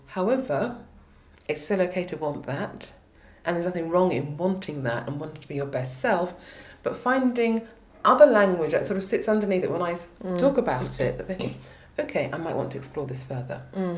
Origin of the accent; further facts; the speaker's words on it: England, United Kingdom; accent: English; maybe my English accent might give me a chance there.